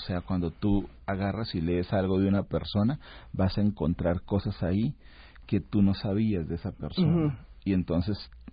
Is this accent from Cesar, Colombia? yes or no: no; Bucaramanga, Santander, Colombia; Yo soy de una ciudad que se llama Bucaramanga, que está al nororiente del país. Es una ciudad muy tranquila, muy bonita. Le llaman la ciudad bonita de Colombia.